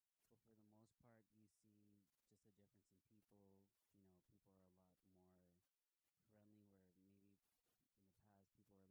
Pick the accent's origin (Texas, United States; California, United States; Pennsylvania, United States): California, United States; Los Angeles; Like, I grew up here in South Central, so, I mean, it really hits home, you know.